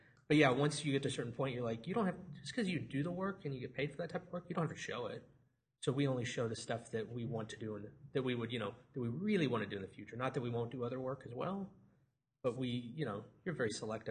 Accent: Omaha, Nebraska, United States; I just hear moving to New York, and I'm from Omaha, so moving to New York is a gigantic move.

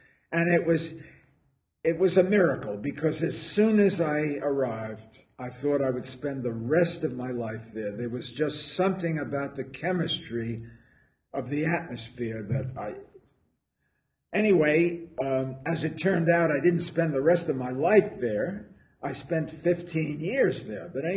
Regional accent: United States; now in England; I'm an American, and I worked in New York the first 8 years.

